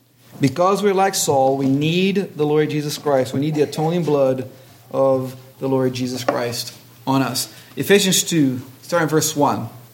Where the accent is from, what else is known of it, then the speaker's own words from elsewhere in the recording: Brazil; I've never talked to any kid that we watched Zorro growing up in Brazil a lot.